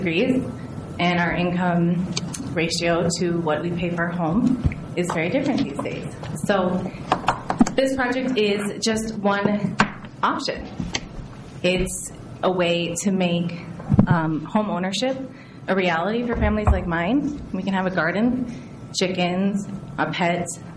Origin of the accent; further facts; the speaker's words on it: Twin Cities, Minnesota, United States; I grew up in the Twin Cities. Our hometown has 100,000 people. I'm used to a yard and a place for a garden